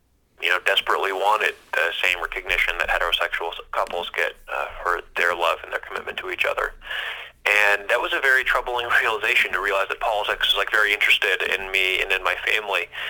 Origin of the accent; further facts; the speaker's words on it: Iowa, United States; watching what was happening both in my home state of Iowa and across the country.